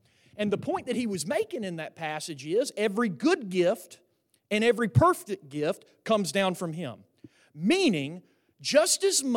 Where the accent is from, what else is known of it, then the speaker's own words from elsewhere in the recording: Seattle, Washington, United States; even though, say, we were born and raised in Seattle, that where they don't have a lot of sunshine, right?